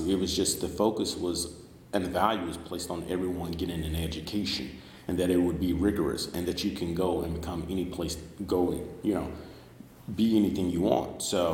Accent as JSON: {"language": "English", "town": "Memphis", "region": "Tennessee", "country": "United States", "tie": "born or raised there", "said": "What brought me to Sewanee is that I grew up in Memphis, Tennessee"}